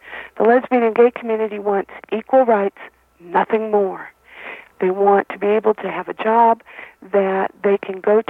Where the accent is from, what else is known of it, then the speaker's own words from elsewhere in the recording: Oregon, United States; I grew up in Oregon. I was born here.